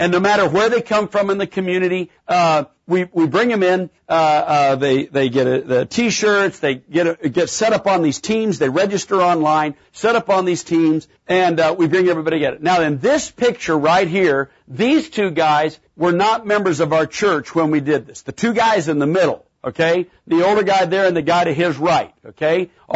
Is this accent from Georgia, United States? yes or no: yes; Atlanta, Georgia, United States; figure out we're from Atlanta.